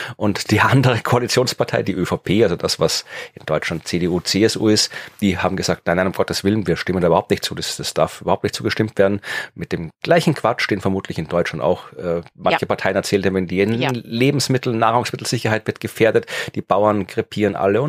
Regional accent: Austria

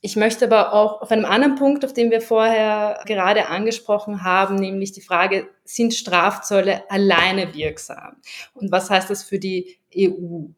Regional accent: Austria; ich komme aus Österreich

